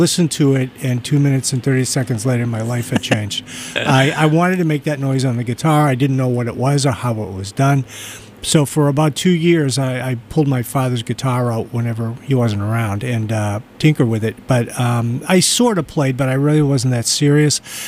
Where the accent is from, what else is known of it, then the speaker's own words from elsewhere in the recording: Brookline, Massachusetts, United States; So I grew up in, I was born in Brookline, Mass., which is a wealthy town, but we were a poor family in a wealthy town.